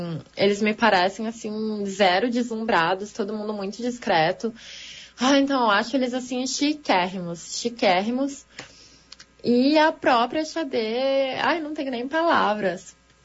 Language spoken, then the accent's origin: Portuguese; Caxias do Sul, Rio Grande do Sul, Brazil; eu tenho 31 anos e eu sou de Caxias do Sul.